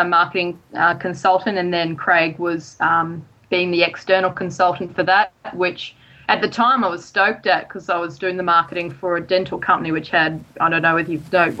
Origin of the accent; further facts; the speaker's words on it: New Zealand; accent: New Zealand; I lost my New Zealand accent very long ago, unfortunately, but, you know.